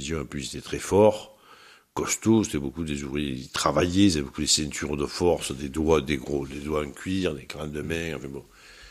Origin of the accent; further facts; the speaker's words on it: Marseille, Provence-Alpes-Côte d'Azur, France; enfin, j'étais de ce quartier-là.